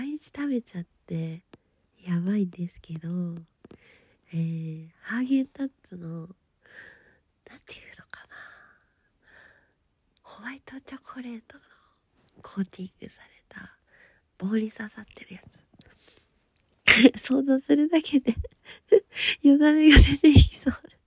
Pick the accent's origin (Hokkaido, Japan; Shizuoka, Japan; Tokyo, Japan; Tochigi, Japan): Hokkaido, Japan; Sapporo; 出身地は札幌です。